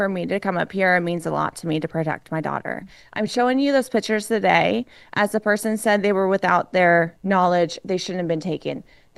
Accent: Enumclaw, Washington, United States; I grew up in Enumclaw, Washington.

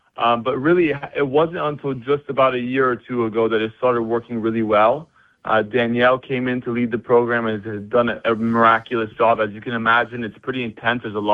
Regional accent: Mexico; And so for me, you know, growing up in Mexico for 12 years, completely different culture

